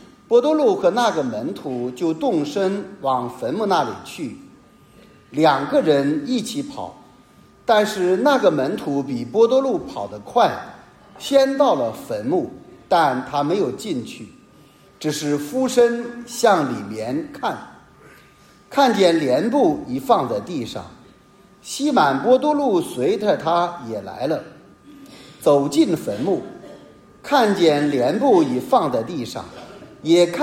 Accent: China; 我们中国人说的一句话，笑到最后的才算是真正的笑。

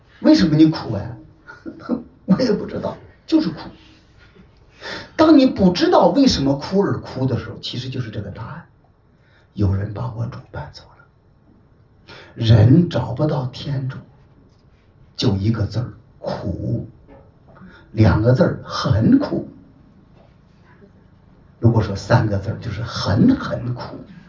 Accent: China; 这个哭泣就是我们人类的画面，就是我们中国人的画面。

